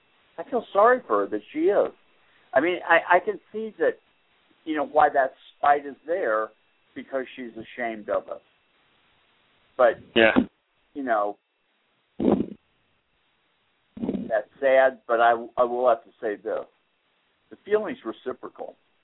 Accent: United States; In my whole life, I have never, not one day, been ashamed of being an American. I'm proud of being an American

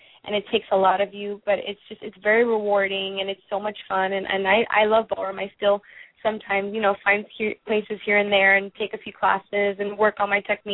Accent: Miami, Florida, United States; when I was growing up in Miami, there was almost no theatrical auditions.

